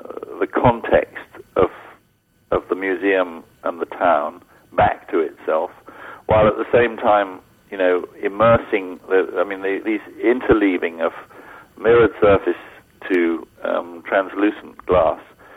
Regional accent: England, United Kingdom; accent: English; Yeah, we haven't had very many callers, have we? Is it my English accent?

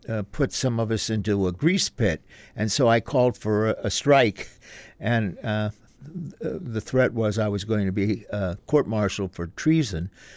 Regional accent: Washington, District of Columbia, United States; because I was raised in Washington, D.C., with two parents who were government slaves working for the United States government.

